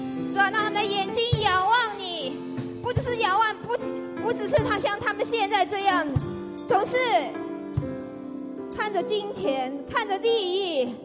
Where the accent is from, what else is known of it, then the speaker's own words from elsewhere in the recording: Wuxi, Jiangsu, China; 我来自江苏，我来自江苏无锡，为江苏祷告。